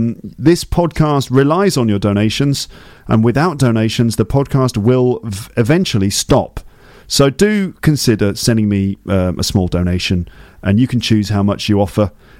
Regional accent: England, United Kingdom; I'm so white and English. It doesn't work when I talk about funk music when I'm from England.

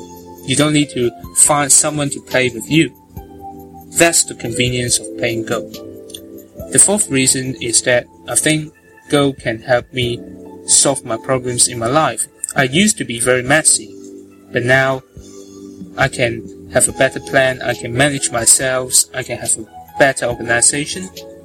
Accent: Hong Kong; first language Cantonese; English is a second language; In Hong Kong, since my mother language is Cantonese, there's usually not many chances for me to speak, English.

